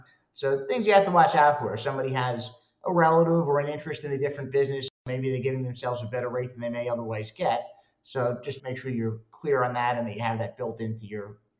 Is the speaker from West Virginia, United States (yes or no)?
no; New York, United States; Originally, I'm from New York, and I worked for a guy who did some multifamily investing